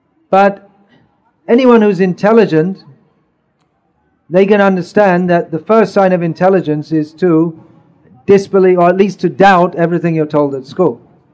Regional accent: England, United Kingdom; born there; and I was born in England, so I think I must be English.

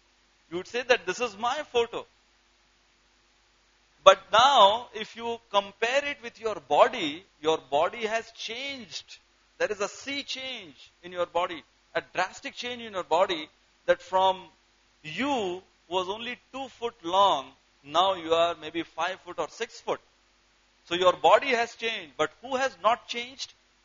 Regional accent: Nashik, Maharashtra, India; I am from Nashik, from Maharashtra, from India, Mera Bharat Mahan, but then I am preparing for GRE also.

